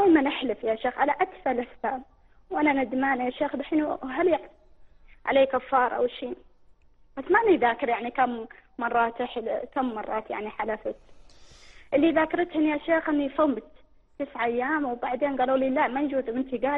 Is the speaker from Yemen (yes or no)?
yes; Yemen; لو انطفت الكهرباء عندنا في اليمن كذا؟